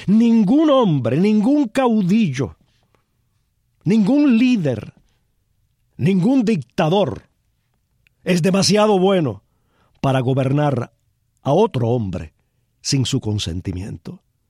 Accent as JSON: {"language": "Spanish", "country": "Cuba", "said": "los cubanos deberíamos tener presentes, no solo como cubanos, sino como seres humanos"}